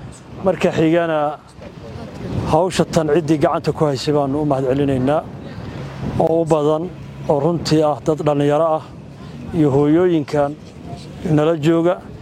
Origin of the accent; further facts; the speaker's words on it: Hingalol, Sanaag, Somalia; reer Xiingalool baan nahay